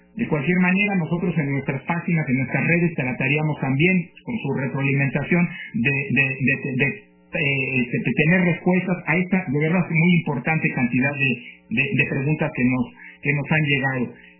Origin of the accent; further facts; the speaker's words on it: Mexico; lo digo como mexicano y como universitario